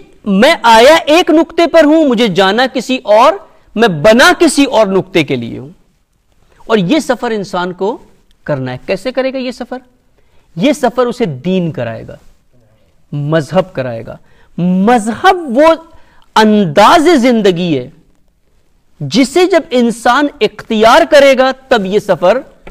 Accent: Pakistan; میں کہیں سے آیا ہوں، میں پاکستان سے آیا ہوں

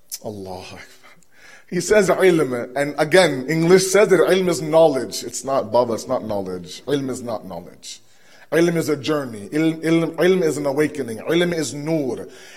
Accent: Toronto, Ontario, Canada; Me growing up in Toronto, I had the exact same misconception.

